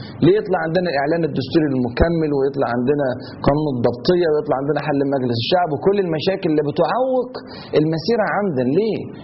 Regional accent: Egypt; وبعد كده ان شاء الله نتصرف كلنا كمصريين

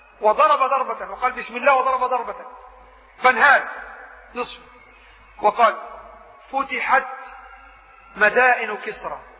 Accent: Upper Egypt, Egypt; زي بلاد كثيرة عندنا في الصعيد، قريب بس عملنا الحمامات وترقينا شوية وبنينا بيوت وبقى عندنا حمامات

